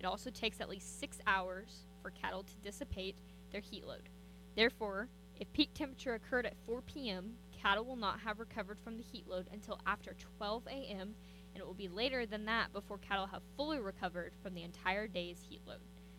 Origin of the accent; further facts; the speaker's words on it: Elk City, Oklahoma, United States; She's originally, we grew up together here in Elk City, went to elementary school together.